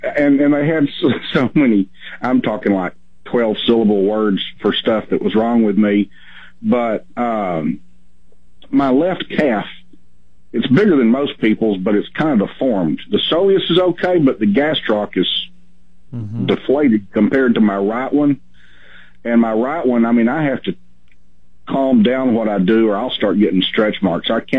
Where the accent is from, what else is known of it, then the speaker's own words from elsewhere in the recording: Texas, United States; I've never called it giblet because I'm from Texas, I guess.